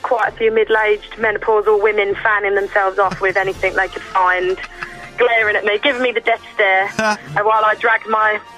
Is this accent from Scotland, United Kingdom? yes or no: no; London, United Kingdom; I'm 23 and I'm from East London.